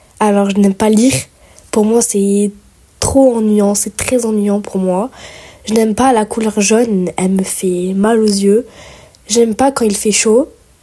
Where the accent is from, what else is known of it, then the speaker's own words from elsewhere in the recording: Avignon, Provence-Alpes-Côte d'Azur, France; born there; now in Portes-lès-Valence, France; d'origine turque algérienne. Je parle un peu ces deux langues. Je les comprends plus que je ne les parle. Je suis née à Avignon. J'ai déménagé à Port-les-Valence il y a 4 ans. J'y vis encore en ce moment.